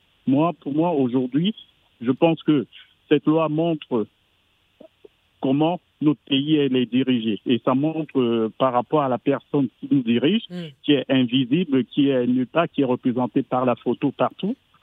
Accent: Cameroon; Chez nous, au Cameroun, on a l'art de réveiller souvent les morts.

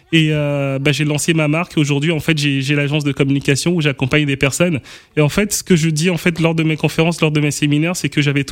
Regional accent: Benin; Je suis originaire du Bénin.

